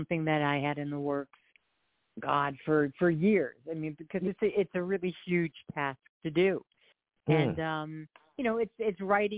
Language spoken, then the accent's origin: English; Fort Lee, New Jersey, United States; And I was born and raised in Fort Lee. So that was my entire backdrop my whole life.